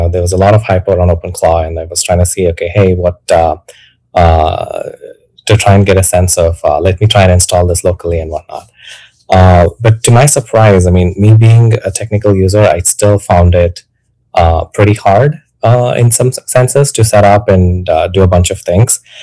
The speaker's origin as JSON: {"language": "English", "country": "India", "tie": "born or raised there", "moved": "as an adult", "lives_now": "United States", "said": "I grew up in India, started there, worked as an engineer for more than four and a half years back there. And let me see. So I came to US, I think, in 2016. I did my master's here"}